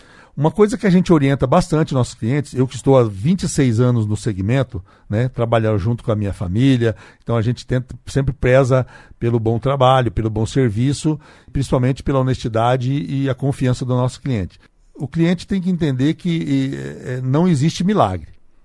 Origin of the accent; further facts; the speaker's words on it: Brazil; mas nós, como bons brasileiros, aí temos sempre a esperança